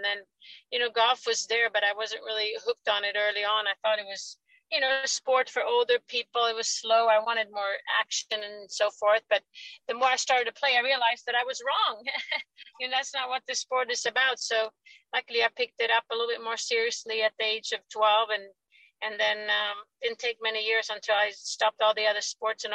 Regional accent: Sweden; I growing up in Sweden

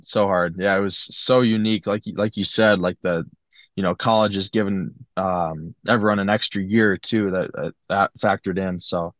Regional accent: Salt Lake City, Utah, United States; also born or lived in El Paso, United States / New Mexico, United States; Yeah, I did. Yeah, I was born in El Paso, Texas. My dad was doing hockey there. And we moved around a little bit. I lived in New Mexico, but in 2010, we were in Salt Lake City for good.

